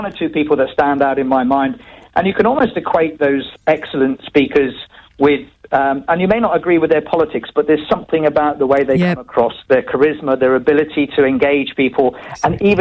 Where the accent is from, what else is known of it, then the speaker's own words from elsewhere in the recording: United Kingdom; I'm of an age where I grew up in the Margaret Thatcher years in the United Kingdom.